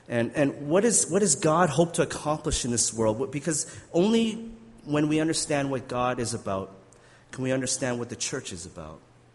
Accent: Regina, Saskatchewan, Canada; I grew up in Alliance Church back in Regina when I grew up.

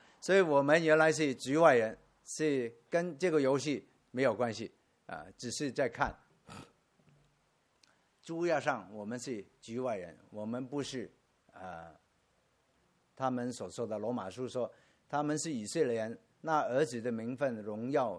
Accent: China; 我们从国内来的同胞都明白这一点，我从小虽然不是从小信耶稣，但是我从小是有神论的，我父母是拜偶像

